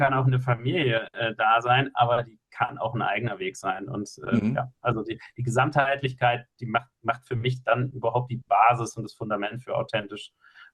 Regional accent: Mainz, Rhineland-Palatinate, Germany; born there; now in Munich, Germany; Und ich komme gebürtig aus Mainz, bin Familienvater, habe zwei süße Töchter, bin verheiratet und bin hier in München, wo meine Wahlheimat ist

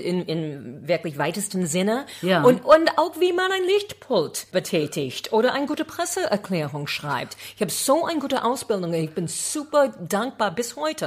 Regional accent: United States; German is a second language; Weil ich bin Amerikanerin. Ich weiß, man hört das nicht mehr.

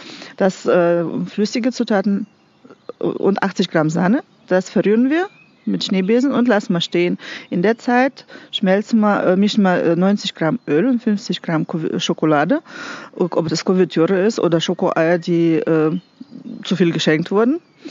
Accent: Russia; Ich komme aus Russland und Rezepte auch.

